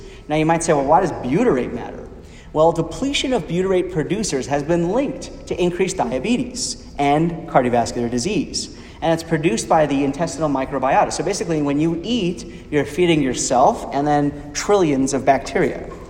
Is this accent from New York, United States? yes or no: yes; New York, United States; when I grew up in New York, I was always worried that my own family would develop breast cancer